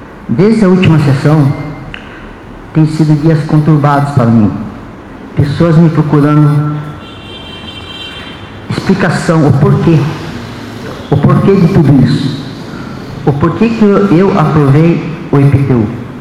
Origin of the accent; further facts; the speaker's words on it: Piedade, São Paulo, Brazil; eu cresci, eu nasci em Piedade e pretendo morrer na cidade de Piedade.